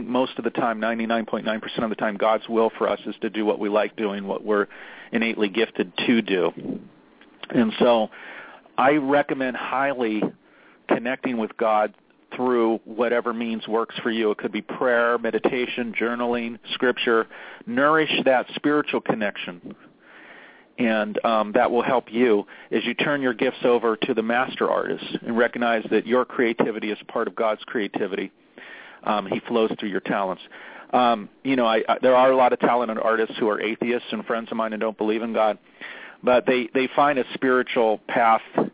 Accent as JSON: {"language": "English", "town": "Pittsburgh", "region": "Pennsylvania", "country": "United States", "tie": "born or raised there", "said": "I just directed a film about my hero growing up in Pittsburgh, Roberto Clemente"}